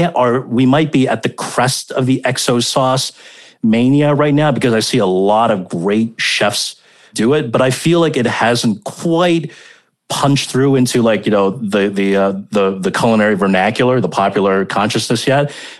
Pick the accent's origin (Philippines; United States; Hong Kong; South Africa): Hong Kong; the food that I grew up eating in Hong Kong